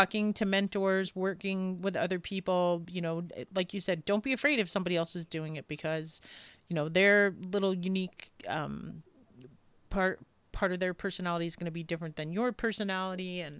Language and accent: English; New York, United States; I always think about all those, you know, growing up outside of New York, when you go into New York City, there's flowers on almost every corner.